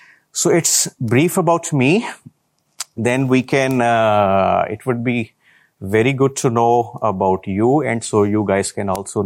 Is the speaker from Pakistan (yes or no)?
yes; Pakistan; English is a second language; also born or lived in Finland; I'm from Pakistan. I came to Finland back in 2010 for my master's degrees in international business that I did from University of Turku.